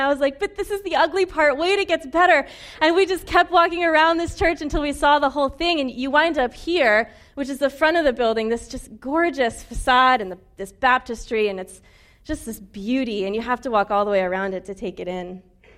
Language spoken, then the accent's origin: English; New York, United States; also born or lived in Midwest / Scotland; I didn't grow up here. I'm not a native New Englander. I grew up in New York.